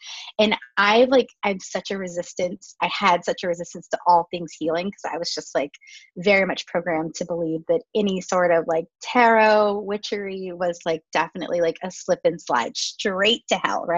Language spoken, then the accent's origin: English; California, United States; I'm in a puffy coat at 72 degrees. Like I'm really a Californian. I can't do it.